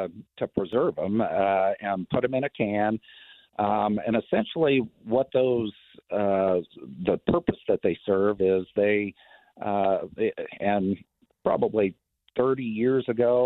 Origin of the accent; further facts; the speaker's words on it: Kansas, United States; I'm originally from Kansas, so I didn't even know what a brine shrimp was.